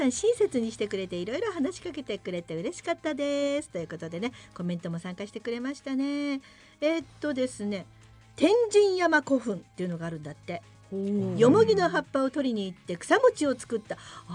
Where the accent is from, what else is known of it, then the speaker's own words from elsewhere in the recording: Tochigi, Japan; 栃木市の出身です。栃木駅の完全高架化によって実家に住んでいた頃よりも街の風景はかなり変わってしまいました。